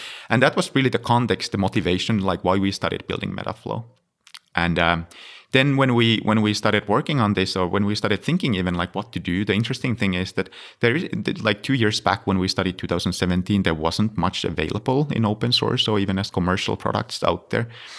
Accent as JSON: {"language": "English", "country": "Finland", "second_language": "English", "said": "I'm originally from Finland, so I was working at University of Helsinki."}